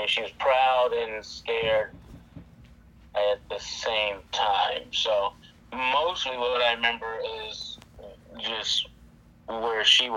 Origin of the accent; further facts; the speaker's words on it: King George, Virginia, United States; also born or lived in Baltimore; So I was born in Baltimore. So all my family is still pretty much there in that city. And then my school years, I grew up in a small kind of suburban D.C. town called King George.